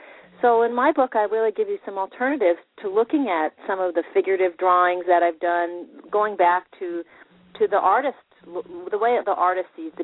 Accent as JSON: {"language": "English", "town": "Los Angeles", "region": "California", "country": "United States", "tie": "born or raised there", "said": "I grew up in Los Angeles, and always liked clothes"}